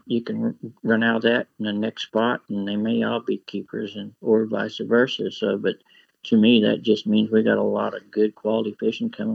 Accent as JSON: {"language": "English", "town": "Glaze", "region": "Missouri", "country": "United States", "tie": "born or raised there", "said": "I was born and raised closer in the Glaze area. That was my home water, I'd have to say."}